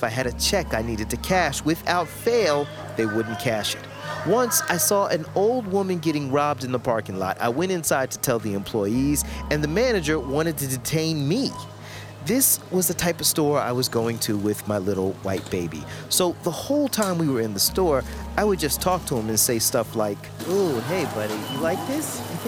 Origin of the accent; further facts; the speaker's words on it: the South, United States; Now, I grew up in the South, and I'd never done the interracial dating thing.